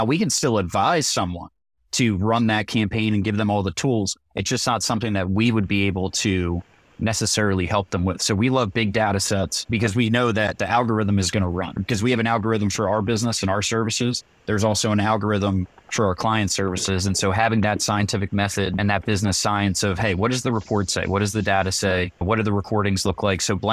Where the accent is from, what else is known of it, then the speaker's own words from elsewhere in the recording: New Jersey, United States; So I'm from New Jersey. Sometimes I speak quick.